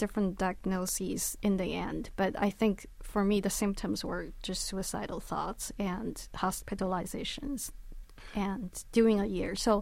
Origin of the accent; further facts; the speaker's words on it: China; first language Chinese; English is a second language; I grew up in Chinese, and in China we rarely use I.